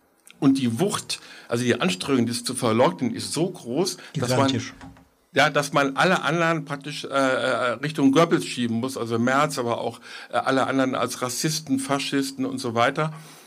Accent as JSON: {"language": "German", "town": "Frankfurt", "region": "Hesse", "country": "Germany", "tie": "born or raised there", "said": "Und ich bin ja gebürtiger Frankfurter im fortgeschrittenen Alter."}